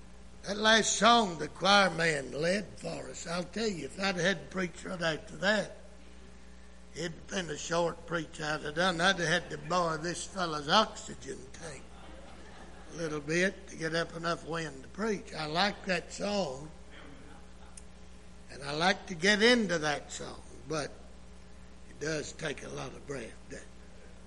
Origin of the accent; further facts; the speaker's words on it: Mississippi, United States; I am from Mississippi. Somebody said we put three O's in poor in Mississippi. I can't help where I came from.